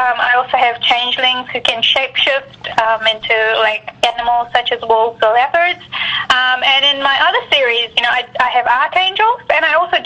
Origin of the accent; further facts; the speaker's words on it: New Zealand; definitely I'm as much a Kiwi as I am Indian, and so that's been really great.